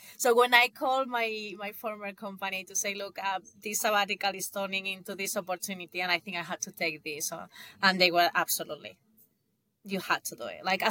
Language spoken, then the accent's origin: English; Granada, Andalusia, Spain; I know you are in Malaga, well, in Granada, my hometown.